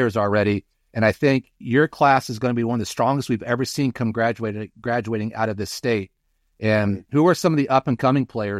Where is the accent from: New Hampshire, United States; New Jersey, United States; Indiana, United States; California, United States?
Indiana, United States; Kokomo; I grew up in Kokomo with Kerry Hungate